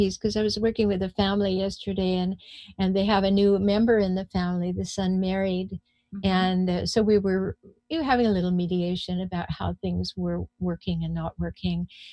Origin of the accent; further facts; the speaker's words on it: Canada; now in United States; I come from Canada. We do that a lot.